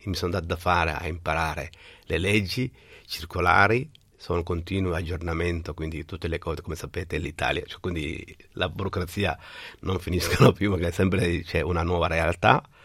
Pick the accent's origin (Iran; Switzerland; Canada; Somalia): Somalia; now in Italy; da ragazzino in Somalia ho cominciato già i miei connazionali che di dare una mano, e poi sono arrivato